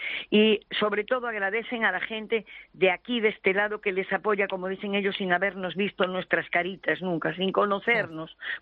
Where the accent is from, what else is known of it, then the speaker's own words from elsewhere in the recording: Spain; now in Peru; la única en este caso soy yo, española peruana, que ya uh-huh. cuando llegué me tuve que nacionalizar además por opción para ser como ellos